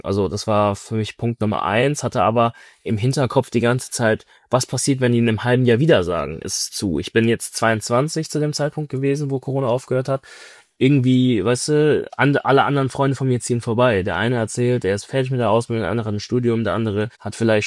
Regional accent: Bonn, North Rhine-Westphalia, Germany; ich komme aus Bonn

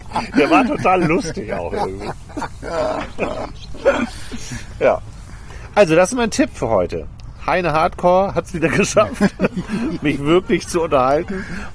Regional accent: Hamburg, Germany; Und ich komme aus Altona in Hamburg und da gab es den Spritzenplatz, oder den gibt es auch immer noch.

